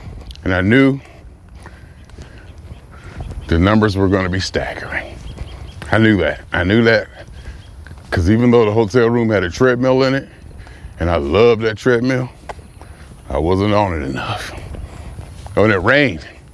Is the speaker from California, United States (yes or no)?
no; Youngstown, Ohio, United States; Hang out in Youngstown, saw people, ate good. Just, you know, my hometown.